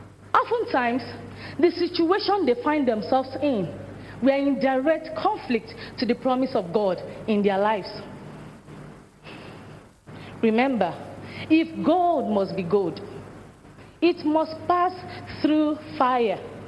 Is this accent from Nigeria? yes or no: yes; Nigeria; I'm a Nigerian